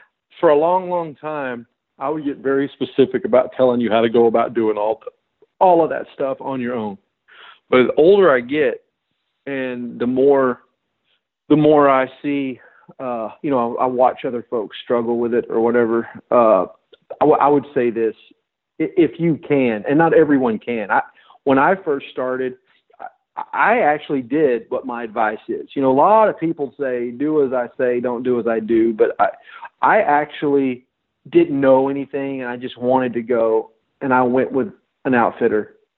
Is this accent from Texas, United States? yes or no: yes; Texas, United States; But I came back home to my home state of Texas and started laying down animals with the rifles again.